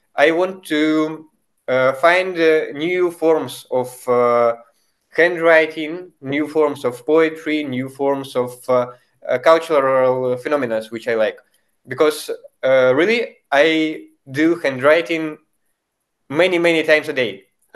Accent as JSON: {"language": "English", "country": "Belarus", "second_language": "English", "said": "I am originally from Belarus. And my culture, which is quite a rare culture, it inspires me a lot"}